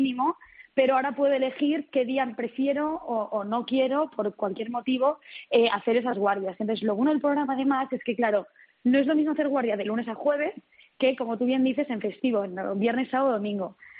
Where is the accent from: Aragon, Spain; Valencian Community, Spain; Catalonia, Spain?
Catalonia, Spain; Barcelona; also born or lived in United States; yo soy de Barcelona, pero estudié biomedicina en Estados Unidos, en Harvard